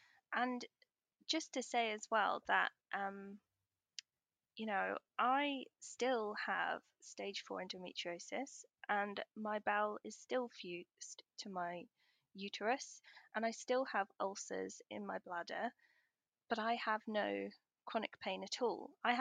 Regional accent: United Kingdom; I was having a wee, as us British people do.

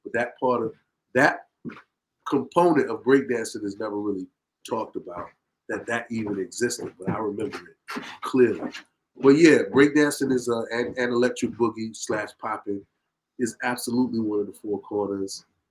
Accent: Brooklyn, New York, United States; I grew up in East New York, Brooklyn. Me and Mr. Bree grew up in East New York, Brooklyn.

